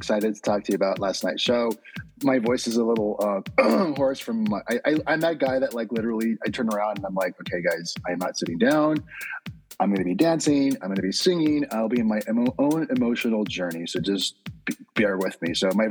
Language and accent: English; Los Angeles, California, United States; now in New York, United States; I mean, I'm from LA initially, but, you know, I'm a New Yorker now for, I don't know, 12 years now.